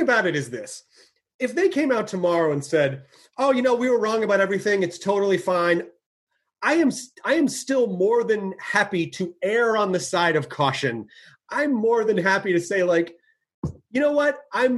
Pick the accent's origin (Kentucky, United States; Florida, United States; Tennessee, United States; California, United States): Kentucky, United States; Louisville; born there; Yeah, I was born in Louisville.